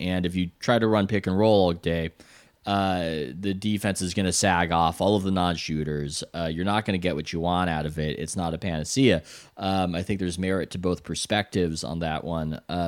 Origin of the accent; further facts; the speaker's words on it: San Diego, California, United States; I'm scared off the bat because I grew up in San Diego.